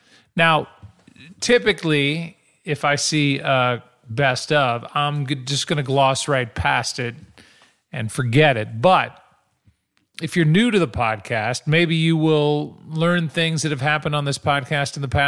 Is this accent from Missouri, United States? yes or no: yes; St. Louis, Missouri, United States; I can do that joke because I'm from St. Louis. I'm from the Midwest, so it works.